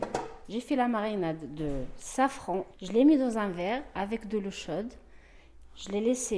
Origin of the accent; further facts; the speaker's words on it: Morocco; French is a second language; j'habite au Papillon, je suis marocaine.